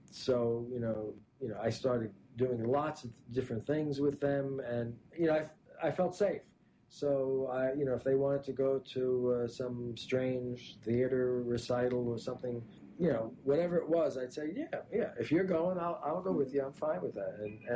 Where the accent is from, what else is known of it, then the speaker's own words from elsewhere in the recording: Brooklyn, New York, United States; because I grew up in Brooklyn. And it doesn't sound like a big leap, but it's a big leap going from Brooklyn to Manhattan.